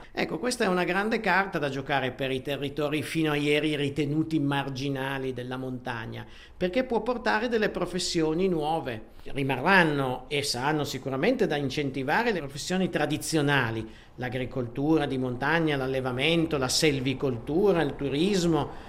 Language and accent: Italian; Piedmont, Italy; Io vengo peraltro dalla Valle di Susa, dove ho davanti ai miei occhi le macerie, vere e proprie macerie